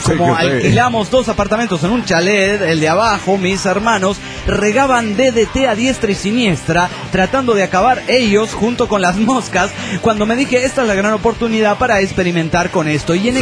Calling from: Asunción, Paraguay; de Asunción del Paraguay.

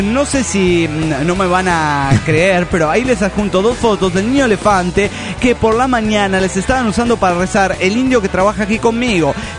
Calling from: Caracas, Capital District, Venezuela; Hola, soy el pícaro de Caracas, Venezuela.

